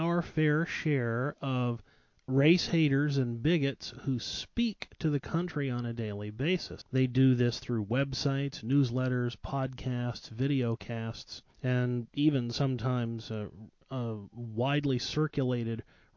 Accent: United States; Now, I want to say one thing here as an American.

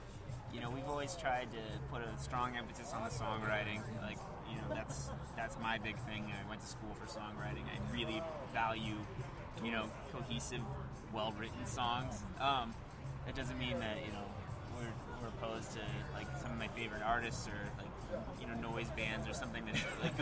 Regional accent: Aurora, Colorado, United States; So we're from Aurora originally.

